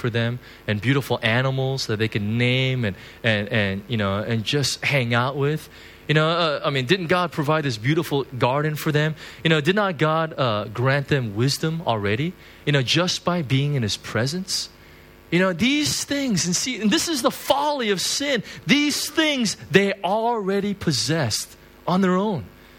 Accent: United States; I grew up in the States, and in the States, you know, when we make a mistake, it's very simple.

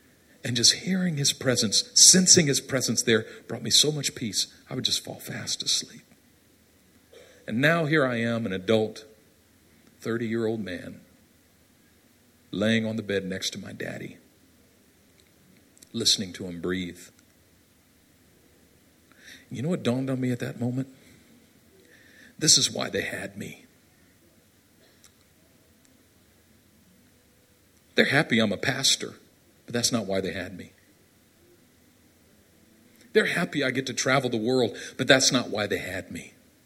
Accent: Oakland, California, United States; So I grew up in East Oakland in a very dangerous area.

